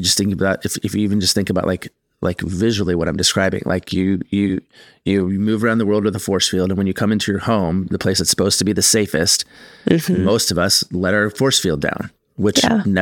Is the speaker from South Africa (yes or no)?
no; England, United Kingdom; I don't really like the sound of the word as an English guy.